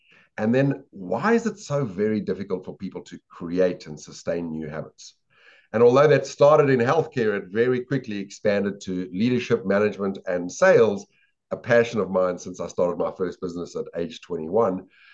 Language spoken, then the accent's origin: English; South Africa; moved away as an adult; now in United States; Well, you'll very quickly tell from my accent that I'm not from America, which is where I live. I grew up in South Africa, started and ran my first business there.